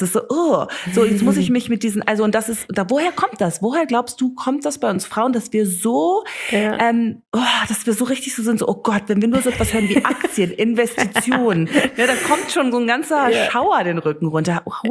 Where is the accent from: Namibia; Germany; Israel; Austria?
Namibia; first language German/English; German is a second language; ich komme natürlich aus Namibia, also ich bin jetzt Deutsch, ist jetzt natürlich ist nicht so wirklich meine erste Sprache, ist gemeinsam mit Englisch, also ich bin wirklich zweisprachig komplett.